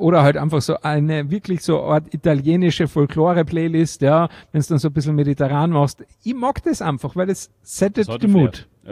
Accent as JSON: {"language": "German", "region": "Carinthia", "country": "Austria", "said": "Oder natürlich auch dann, und da kommt auch wieder mein Kärntner Ursprungsding her."}